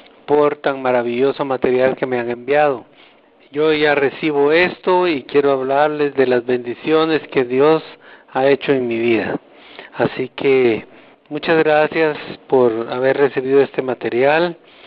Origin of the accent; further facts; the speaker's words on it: Guatemala; Soy de Guatemala, vivo en Guatemala.